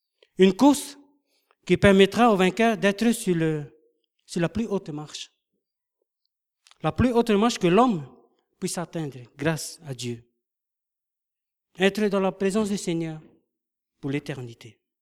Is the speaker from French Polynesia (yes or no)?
yes; French Polynesia; now in France; Comme vous avez entendu notre accent, moi en Polynésie, je suis pasteur dans mon église, dans une église que j'ai implantée en 2010. Et aujourd'hui, me voici en France